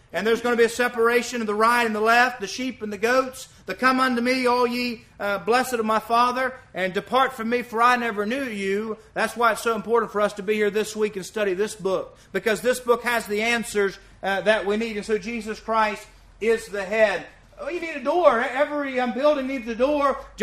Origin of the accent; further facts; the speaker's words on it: West Virginia, United States; And I grew up in the country, and I grew up in West Virginia, up in the country, and we didn't even have visitors very often.